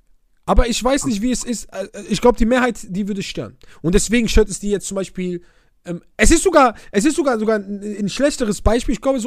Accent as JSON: {"language": "German", "town": "Oujda", "region": "Oriental", "country": "Morocco", "second_language": "German", "said": "ich wohne ja aus einer Grenzstadt, ich komme ja aus Oujda. So, ich bin ja Grenze Algerien."}